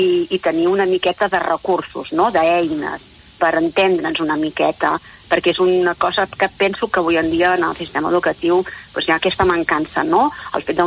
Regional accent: Cardona, Catalonia, Spain; Jo soc de Cardona

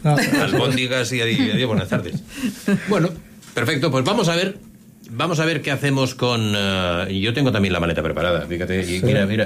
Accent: Lleida, Catalonia, Spain; De Lleida soy yo que soy del Pirineo.

